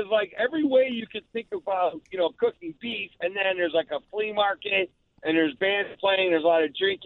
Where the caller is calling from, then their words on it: Gurnee, Illinois, United States; No, I'm calling from Gurnee.